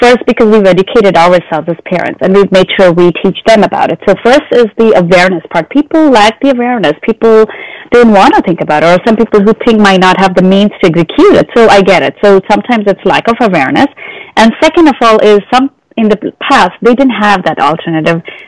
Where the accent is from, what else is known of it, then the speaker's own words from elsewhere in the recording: India; So growing up in India, I really cannot replicate that street food.